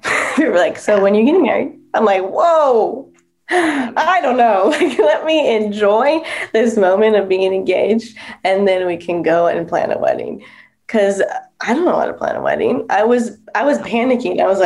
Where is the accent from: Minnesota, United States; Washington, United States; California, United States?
California, United States; born or raised there